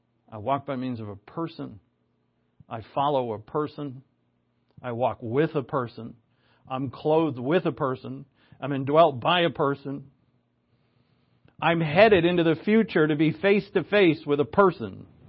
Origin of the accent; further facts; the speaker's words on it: Providence, Rhode Island, United States; where I grew up in Providence